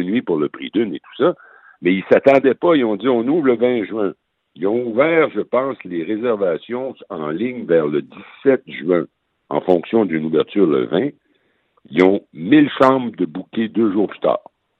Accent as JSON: {"language": "French", "town": "Rimouski", "region": "Quebec", "country": "Canada", "tie": "born or raised there", "said": "moi, je viens de Rimouski, il n'y a pas un cas à Rimouski"}